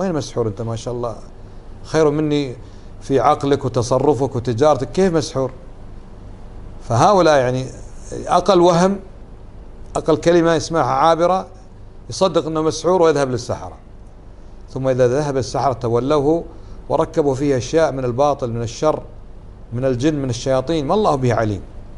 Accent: Kuwait; هذه من البدع، كانت عندنا في الكويت كما الآن في السودان، احنا الحمد لله تقريبا انقرضت

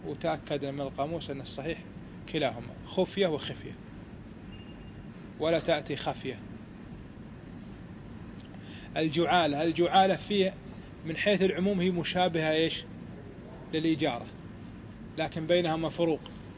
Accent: Kuwait; كان أول ما هو معروف عندنا، معروف في الشام، الآن صار معروف حتى عندنا في الكويت.

